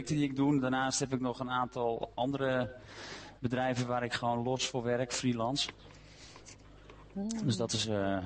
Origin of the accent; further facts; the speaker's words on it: Amsterdam, North Holland, Netherlands; ik kom uit Amsterdam, ben 39 jaar oud.